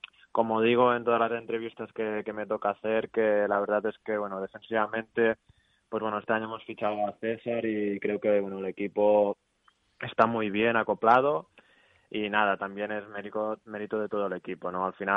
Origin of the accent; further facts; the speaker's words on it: Lloret de Mar, Catalonia, Spain; moved away as an adult; vamos a Lloret, que es mi pueblo, que es donde me formé